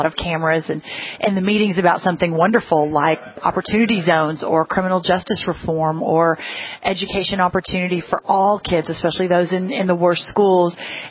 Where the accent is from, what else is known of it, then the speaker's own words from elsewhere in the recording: Texas, United States; my home state of Texas